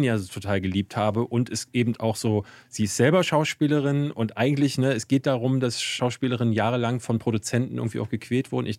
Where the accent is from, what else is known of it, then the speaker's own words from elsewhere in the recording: Germany; Ich bin Deutscher, Berliner Jugendmeister im Schwimmen